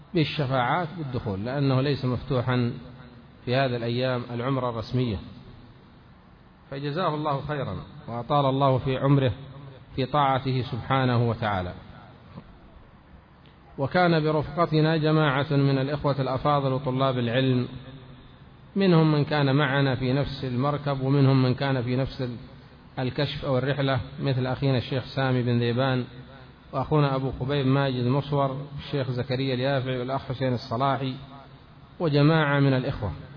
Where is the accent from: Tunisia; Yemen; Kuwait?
Yemen; Aden; ثم الشيخ دعا كل الحاضرين إلى العشاء ترحيبا بالضيوف الذين جاءوا، كانوا نحن ومن معنا من أهل عدن